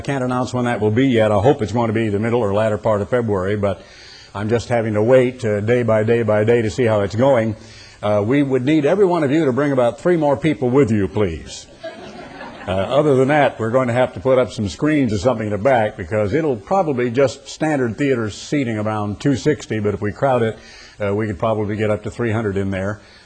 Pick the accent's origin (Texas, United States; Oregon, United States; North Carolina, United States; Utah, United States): Oregon, United States; When I was a boy growing up in Oregon